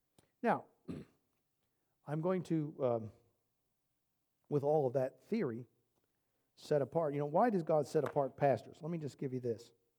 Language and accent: English; New Jersey, United States; Now, I'm from Jersey.